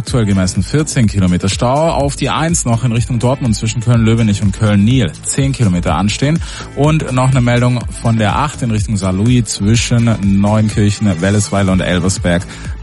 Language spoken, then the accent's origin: German; United States; Welcome to the USA. Ich darf das sagen, ich bin Amerikaner.